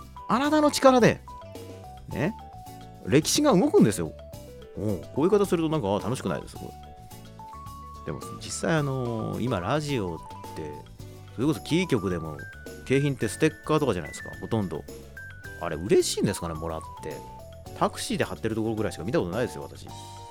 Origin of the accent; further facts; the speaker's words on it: Fuji, Shizuoka, Japan; あの私あの出身が静岡県の富士市なんですよ。